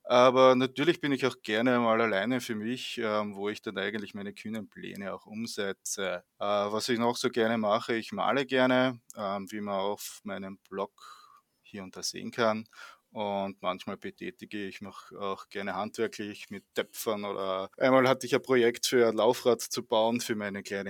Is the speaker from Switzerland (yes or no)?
no; Graz, Styria, Austria; accent: Austrian; Ich komme aus Österreich, wie man vielleicht am Dialekt schon ein bisschen merken kann. Aus der Stadt Graz. Ziemlich schöne Stadt eigentlich.